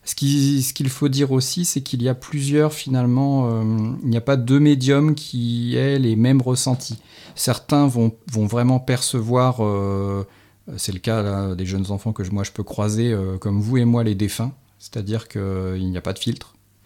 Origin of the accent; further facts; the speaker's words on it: Île-de-France, France; moi je suis originaire du Nord, enfin du Nord, par rapport à ici, oui, Seine-et-Marne Nord, sur les anciens champs de bataille de la Première Guerre mondiale, j'ai grandi. Donc dans des très vieilles maisons